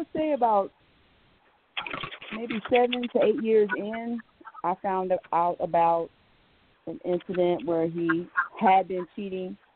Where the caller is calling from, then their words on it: Atlanta, Georgia, United States; calling from Atlanta, what, Georgia.